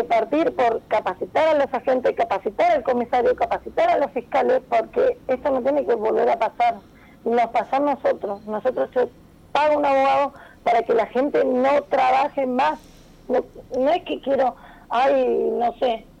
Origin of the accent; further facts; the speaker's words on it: Villa La Angostura, Neuquén, Argentina; como somos de Villa Langostura